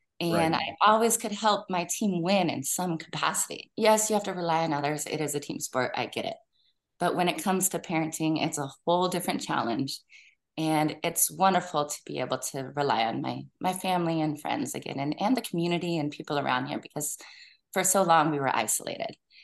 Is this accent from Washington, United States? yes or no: yes; Seattle, Washington, United States; moved away as an adult; now in North Carolina, United States; because we left Seattle, my home state of Washington, to create a new life in North Carolina.